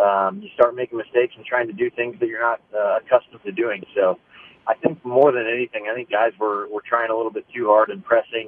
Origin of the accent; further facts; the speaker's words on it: Kansas City, Missouri, United States; to be back in Kansas City. This has always been my home. It'll always be my home. Sporting's always my hometown team.